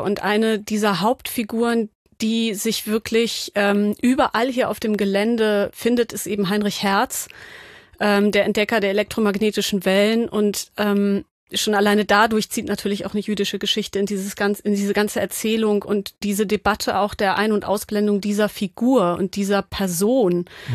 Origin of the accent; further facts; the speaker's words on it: Hamburg, Germany; Also ich bin Hamburgerin